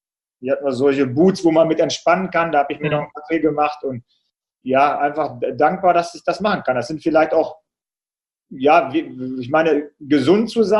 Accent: Salzkotten, North Rhine-Westphalia, Germany; in meinem Heimatort Salzkotten gibt es auch so einen kleinen Marathon

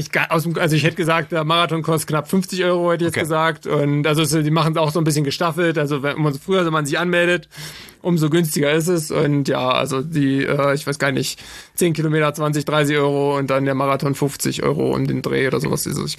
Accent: Saxony-Anhalt, Germany; Genau, also ich komme ja aus der Altmark

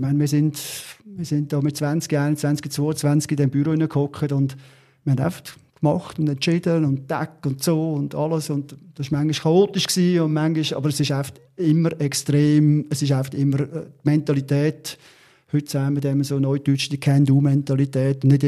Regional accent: Switzerland; weil bei uns in der Schweiz haben wir nach 2, 3, 4 Monaten schon bald nicht mehr gewusst, dass es eigentlich mal so eine Pandemie war.

